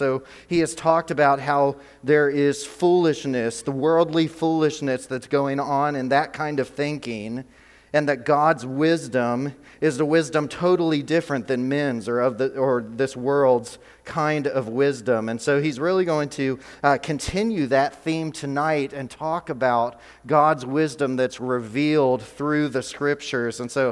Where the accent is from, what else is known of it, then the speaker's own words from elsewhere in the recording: Oklahoma, United States; born there; I was born in Oklahoma, and have always been Sooner fans.